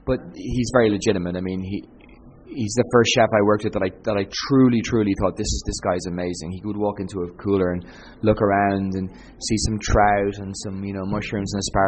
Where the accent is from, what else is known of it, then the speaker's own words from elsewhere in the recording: Ireland; as an Irish guy just cooking 3 years and starting out